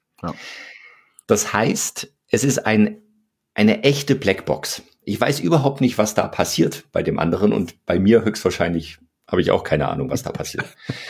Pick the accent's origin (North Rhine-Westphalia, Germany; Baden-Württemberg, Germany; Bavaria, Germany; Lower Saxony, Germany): Bavaria, Germany; Also ich komme ja aus Bayern, da sagen wir die Chemie.